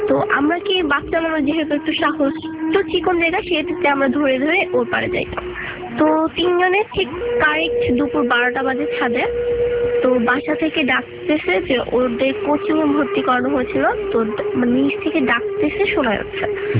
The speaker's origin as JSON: {"language": "Bangla", "town": "Dhaka", "region": "Dhaka Division", "country": "Bangladesh", "tie": "born there", "said": "আমার জন্ম ঢাকাতেই, তো আমার এলাকাটাই ফার্ম গেটের বসুন্ধরার আশেপাশে, মানে আউলটেম এখানেই থাকা হয়।"}